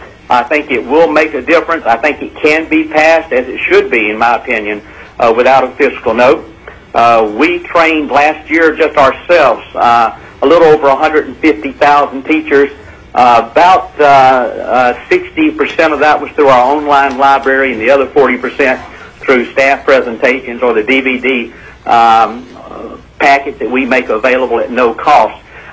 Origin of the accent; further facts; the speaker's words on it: Southern US, United States; accent: southern; Well, I'm hoping my southern accent didn't bother my testimony too bad.